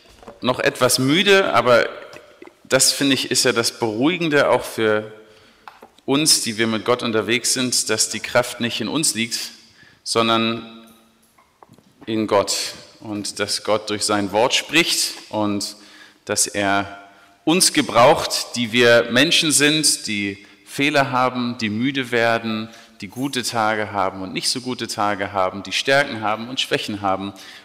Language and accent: German; Berlin, Germany; now in London, United Kingdom; Als Berliner, der in London lebt, ist Mosbach jetzt nicht so die Erwartung vielleicht.